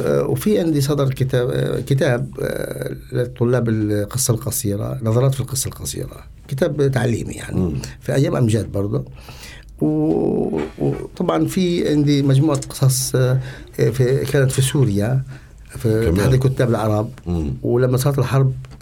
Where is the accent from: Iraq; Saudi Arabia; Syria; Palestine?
Palestine; الشيء الثاني أنه إحنا الفلسطينيين حتى لو كان شعرنا شعر مناسبات يبقى حيا،